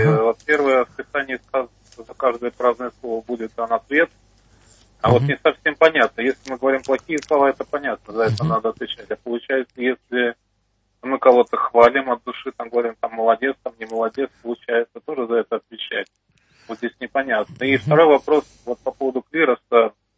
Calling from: Moscow Oblast, Russia; Я рабочий … из Московской области.

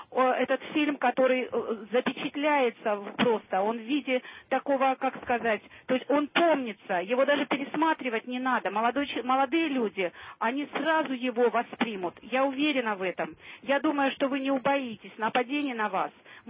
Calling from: Moscow, Russia; Я из Москвы звоню.

